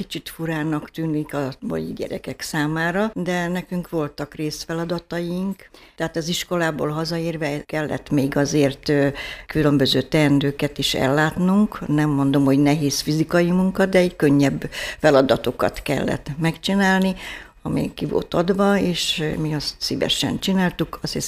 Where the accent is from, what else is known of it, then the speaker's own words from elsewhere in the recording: Kiskunhalas, Bács-Kiskun, Hungary; Kiskunhalason születtem, itt is éltem, és tulajdonképpen a gyermekkorom az nagyon jó volt.